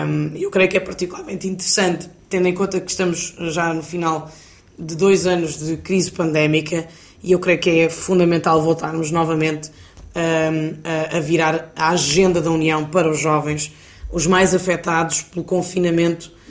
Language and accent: Portuguese; Portugal; todos nós, enquanto portugueses e europeus, desempenhamos aqui um papel mais importante